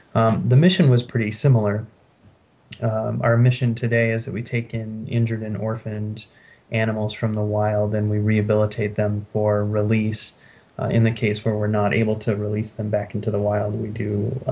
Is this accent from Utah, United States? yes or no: no; Maine, United States; also born or lived in Colorado; now in Girdwood, United States; I was born and raised in Maine, and I've kind of skied my way across the country. I lived in Colorado for several years and moved up to Alaska